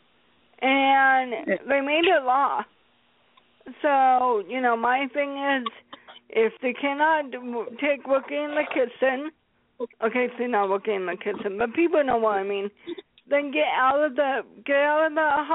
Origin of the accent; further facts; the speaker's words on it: Seattle, Washington, United States; Not just because I'm from Seattle.